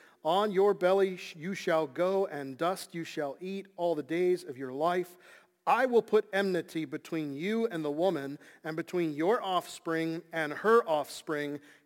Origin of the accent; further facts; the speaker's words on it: Scotland, United Kingdom; I'm Scottish. I like to brood over bad things.